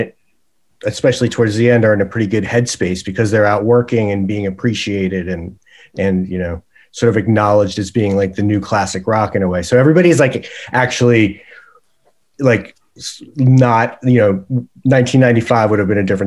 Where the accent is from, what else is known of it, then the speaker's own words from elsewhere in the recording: New York City, New York, United States; I'm 50 and I grew up in New York City in Manhattan.